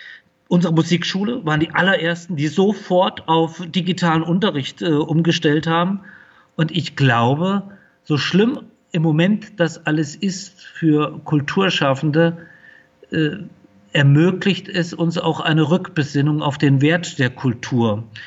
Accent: Fulda, Hesse, Germany; Ich bin hier in Fulda geboren und aufgewachsen.

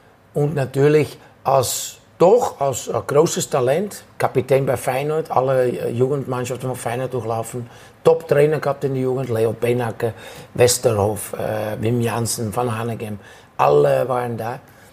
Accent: Rotterdam, South Holland, Netherlands; German is a second language; In meiner Heimatstadt Rotterdam.

